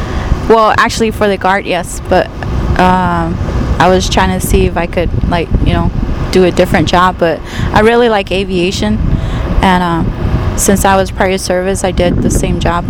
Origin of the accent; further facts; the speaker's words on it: Jemez Pueblo, New Mexico, United States; I'm from Jemez Polo, which is also known as Walatoa.